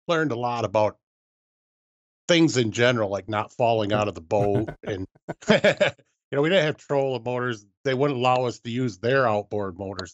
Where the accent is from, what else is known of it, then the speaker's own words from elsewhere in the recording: Freeland, Michigan, United States; Saginaw, Michigan. Just outside of Saginaw, actually. I grew up in a little place called Freeland.